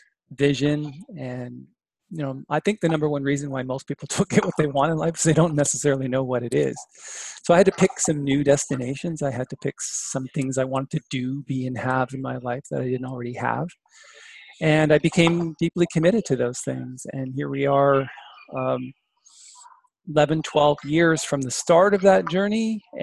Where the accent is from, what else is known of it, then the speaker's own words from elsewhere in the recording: Brantford, Ontario, Canada; I grew up in Brantford, Ontario with Wayne Gretzky.